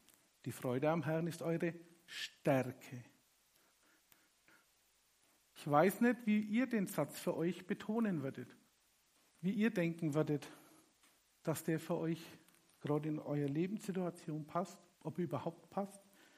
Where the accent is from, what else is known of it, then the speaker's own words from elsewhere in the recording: Burg, Bavaria, Germany; Ich komme aus Burg